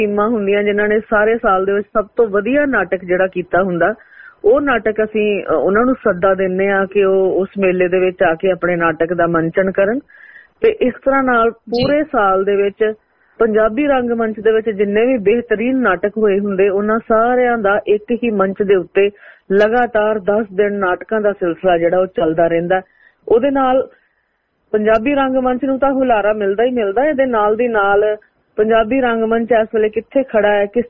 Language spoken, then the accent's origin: Punjabi; Chicha, Punjab, India; also born or lived in Ferozepur; ਮੇਰਾ ਜਨਮ ਜਿਹੜਾ ਹੈਗਾ ਉਹ ਫਿਰੋਜ਼ਪੁਰ ਕੈਂਟ ਦੇ ਵਿੱਚ ਹੋਇਆ, ਕਿਉਂਕਿ ਮੇਰੇ ਪਾਪਾ ਆਰਮੀ ਚ ਸੀਗੇ, ਬਟ ਜੰਮਣ ਤੋਂ ਤਾਂ ਫਿਰੋਜ਼ਪੁਰ ਦੀ ਧਰਤੀ ਦੀ ਸੀਗੀ, ਪਰ ਜਿਹੜਾ ਸਾਡਾ ਵੈਸੇ ਪਿੰਡ ਹੈਗਾ